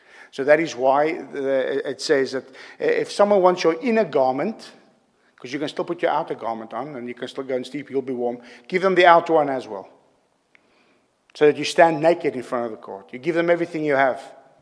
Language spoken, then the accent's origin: English; South Africa; For me as a South African, this is very hard.